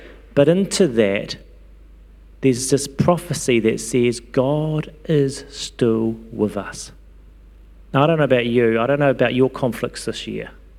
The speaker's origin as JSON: {"language": "English", "town": "Stokes Valley", "region": "Wellington", "country": "New Zealand", "tie": "born or raised there", "said": "Wasn't particularly good growing up in Stokes Valley. We didn't have much to do but crash cars."}